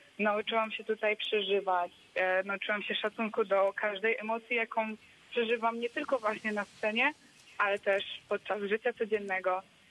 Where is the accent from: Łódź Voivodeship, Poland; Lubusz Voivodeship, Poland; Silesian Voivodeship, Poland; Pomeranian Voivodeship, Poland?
Lubusz Voivodeship, Poland; Gorzów Wielkopolski; Jestem z Gorzowa i uczę się jeszcze.